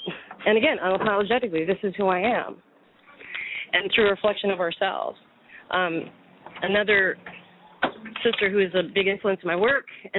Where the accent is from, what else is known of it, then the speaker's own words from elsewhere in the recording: San Francisco, California, United States; also born or lived in Berkeley; No, I grew up in the Bay Area, in San